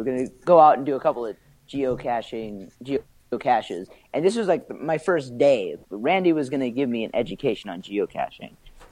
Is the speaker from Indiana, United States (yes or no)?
yes; Indiana, United States; He asked where we're both from. And I said, I'm from Indiana.